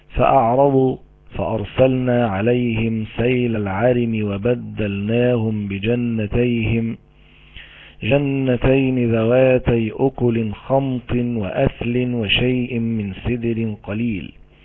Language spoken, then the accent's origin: Arabic; Egypt; زي عندنا في مصر ما يشبه القناطر الخيرية كده